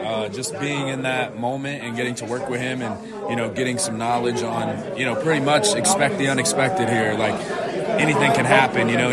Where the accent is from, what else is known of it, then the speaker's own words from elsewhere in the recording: Atlanta, Georgia, United States; I am from Atlanta, Georgia.